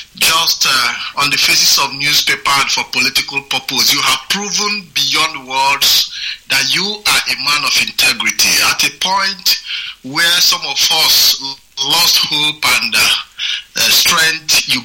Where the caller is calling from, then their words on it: Italy; and I'm calling from Italy.